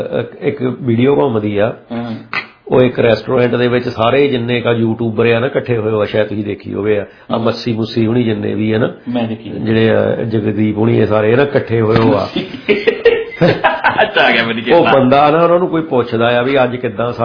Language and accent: Punjabi; Narur, Punjab, India; ਪਿੰਡ ਨਰੂੜ, ਜਾਣੀ ਕਿ ਮੇਰਾ ਪਿੰਡ ਆ ਜੀ